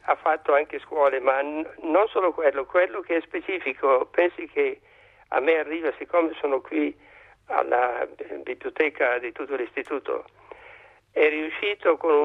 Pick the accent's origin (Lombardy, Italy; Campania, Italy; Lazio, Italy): Lombardy, Italy; Bergamo; born there; Io ho nato a Bergamo